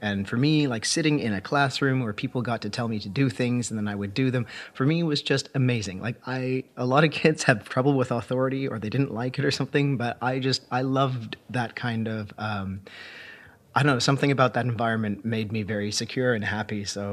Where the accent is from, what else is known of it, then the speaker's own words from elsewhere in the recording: London, Ontario, Canada; moved away as an adult; also born or lived in Toronto; now in Finland; I grew up in London, Ontario, and went to school in Toronto.